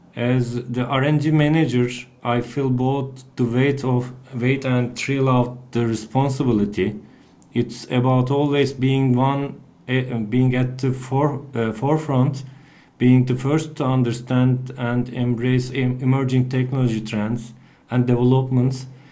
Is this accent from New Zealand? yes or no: no; Bursa, Turkey; While I was studying mechanical engineering at the university in my hometown, Bursa